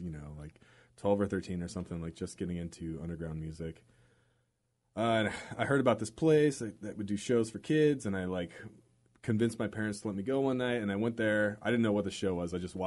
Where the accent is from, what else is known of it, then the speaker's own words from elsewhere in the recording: Bellevue, Washington, United States; I grew up on the east side, so I grew up in Bellevue, and there used to be an all-ages club out there called Ground Zero.